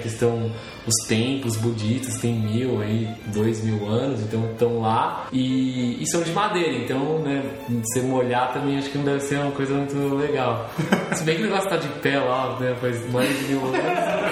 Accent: Brazil; Porque por onde eu moro, a gente faz isso, né? Eu sou do Brasil e lá a gente dá sinal pro ônibus parar.

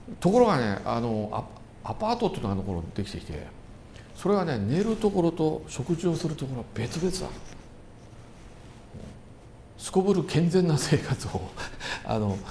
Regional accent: Hitachi, Ibaraki, Japan; 私の地元はもう日立ですからね

